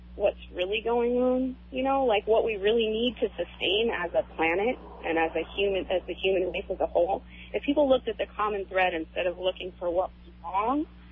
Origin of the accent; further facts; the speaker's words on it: Kauai, Hawaii, United States; also born or lived in California; I just want to start off by saying I was born in California, but raised here on Kauai since I was 4 years old. And I'm a white girl. I'm a Haole girl.